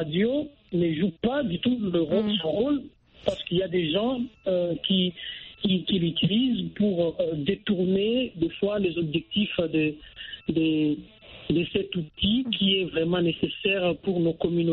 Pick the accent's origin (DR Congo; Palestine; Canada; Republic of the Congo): DR Congo; comme ici chez nous, en RDC